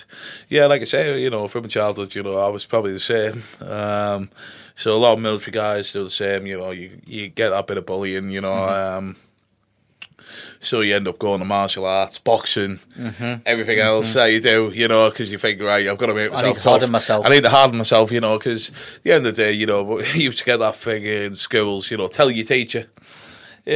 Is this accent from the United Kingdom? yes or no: yes; Middlesbrough, North East England, United Kingdom; born there; So I was born in Middlesbrough, 1985.